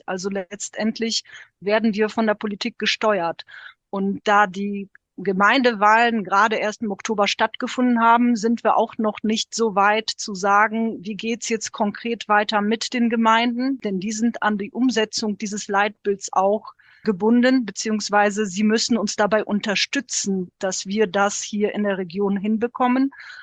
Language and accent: German; Wallonia, Belgium; Bei uns in Ostbelgien sogar zu mehreren Wahlen.